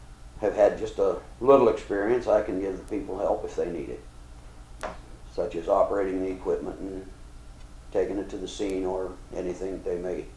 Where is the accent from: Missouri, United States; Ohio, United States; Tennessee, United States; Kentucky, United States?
Ohio, United States; Girard; I was born in Girard, 1921. Went to Girard schools.